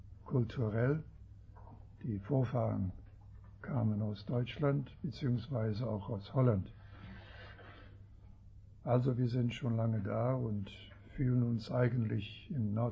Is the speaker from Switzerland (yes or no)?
yes; Esch, Switzerland; Ich komme aus der Schweiz, aus Esch, südlich von Basel.